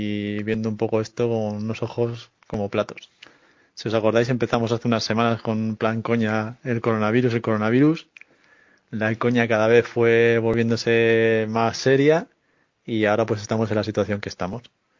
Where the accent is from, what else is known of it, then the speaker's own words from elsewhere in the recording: Madrid, Community of Madrid, Spain; de Madrid.